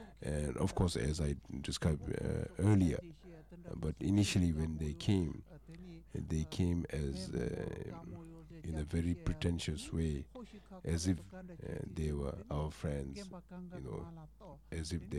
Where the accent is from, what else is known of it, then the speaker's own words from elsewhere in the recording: Kanze, Sichuan, China; also born or lived in Nyarong; I was born in Nyarong, but most of the time I grew up in another town called Kanze.